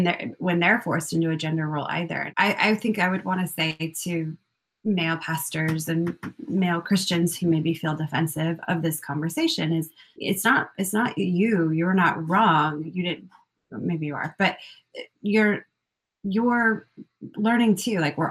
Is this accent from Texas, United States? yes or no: no; Colorado, United States; And then it's like, I grew up in Colorado.